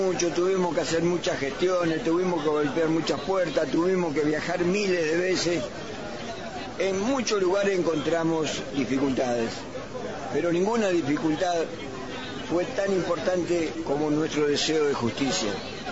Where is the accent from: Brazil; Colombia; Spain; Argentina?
Argentina; Yo, como ciudadano argentino, hoy puedo decir que he vuelto a creer en la justicia nuevamente.